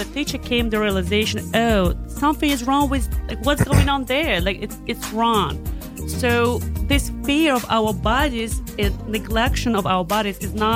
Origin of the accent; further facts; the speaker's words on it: Belarus; Probably because I'm originally from Belarus and this is a taboo topic there.